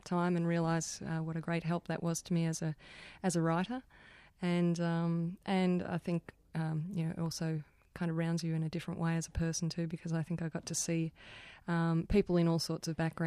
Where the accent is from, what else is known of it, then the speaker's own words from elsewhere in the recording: Echuca, Victoria, Australia; born there; I was born in Echuca and my family came off a property up there and we sold our house and packed up.